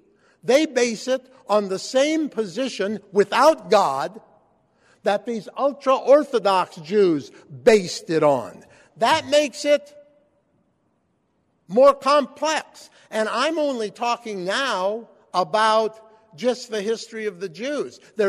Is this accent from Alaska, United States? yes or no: no; Iowa, United States; I'm from Iowa, so.